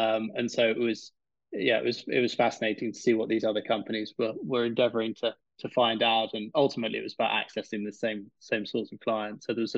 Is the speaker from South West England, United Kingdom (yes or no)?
yes; South West England, United Kingdom; I was brought up in Cornwall on the south coast of the UK, and have very much sort of been in and around the sea from the beginning.